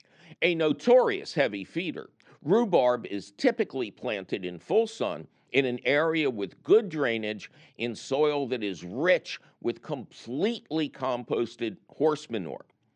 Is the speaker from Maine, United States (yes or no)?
no; Philadelphia, Pennsylvania, United States; the Phillies were my hometown team, and it probably happened when I was darn young